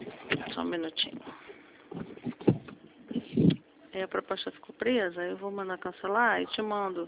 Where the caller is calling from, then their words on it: Rio de Janeiro, Brazil; Eu falo do Rio de Janeiro.